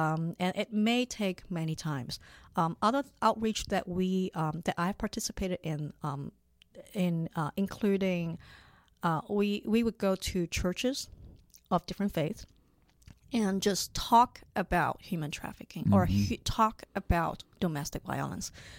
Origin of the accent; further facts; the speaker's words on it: Hong Kong; also born or lived in Wisconsin; now in Sacramento, United States; I grew up in Hong Kong. I was born and raised in Hong Kong.